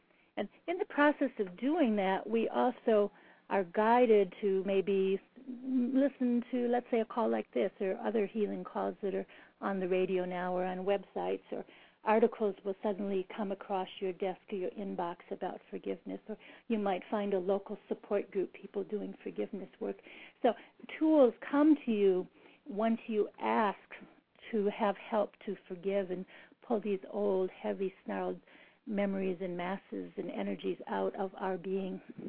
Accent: Midwest, United States; I grew up in the Midwest, and I just wanted to run away to New York and see where all the action is.

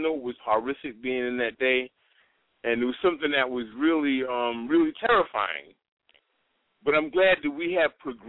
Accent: Jamaica, New York, United States; now in Chicago, United States; I'm from Chicago. Originally, my place of nativity is Jamaica, Queens, New York.

